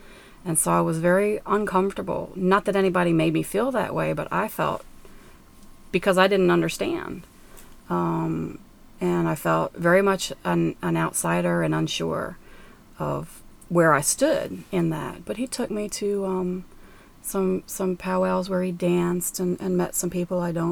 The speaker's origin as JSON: {"language": "English", "town": "Williamsburg", "region": "Virginia", "country": "United States", "tie": "born or raised there", "said": "No, I grew up in Williamsburg, Virginia."}